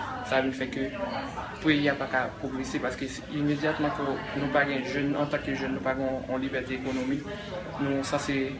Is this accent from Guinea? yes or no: no; Haiti; pour que Haïtien, en tant qu'Haïtien, côté mieux représenté Haïtien, pour me sentir fier